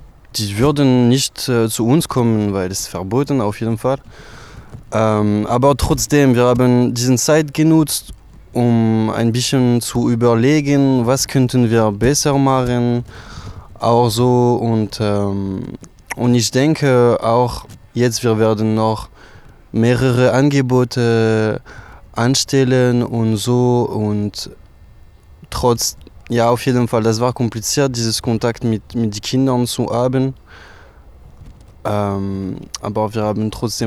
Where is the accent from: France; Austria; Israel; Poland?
France; German is a second language; moved away as an adult; now in Erfurt, Germany; ich komme aus Frankreich, ich bin 24 Jahre alt und ich wohne in Erfurt seit ein bisschen mehr als ein Jahr.